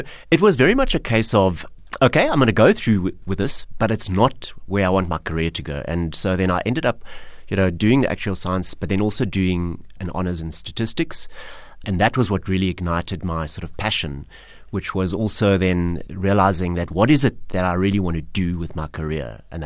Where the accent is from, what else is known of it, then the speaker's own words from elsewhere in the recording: Durban, KwaZulu-Natal, South Africa; So I grew up in Durban, which, you know, if you think about back to my era, and I'll probably define myself by saying, you know, I grew up in the era of the best music ever, which is the 80s.